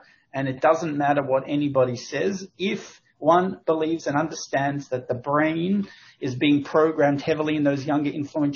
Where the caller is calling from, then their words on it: Richardson, Texas, United States; Harrison, I am in my office in Richardson, Texas, just north of Dallas.